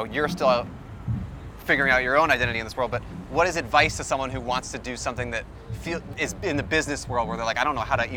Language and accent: English; Portland, Oregon, United States; I know the … guys, actually, because I grew up in Portland.